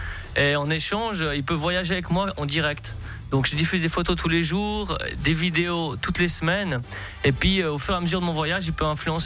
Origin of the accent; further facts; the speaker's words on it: Switzerland; Je suis un Suisse en voyage, je suis pas un Français en voyage.